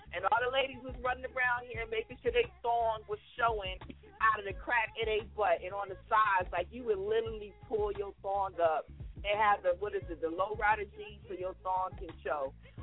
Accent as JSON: {"language": "English", "region": "New Jersey", "country": "United States", "said": "I'm from Jersey"}